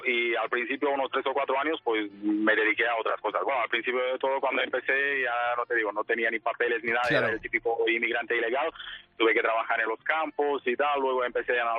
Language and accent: Spanish; Romania; Spanish is a second language; Yo soy de Rumanía.